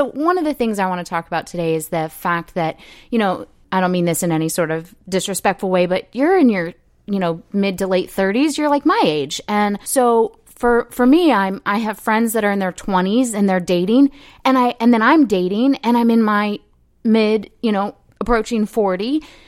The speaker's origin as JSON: {"language": "English", "region": "California", "country": "United States", "said": "Because I'm from California, you know, and so I moved here from just outside San Francisco."}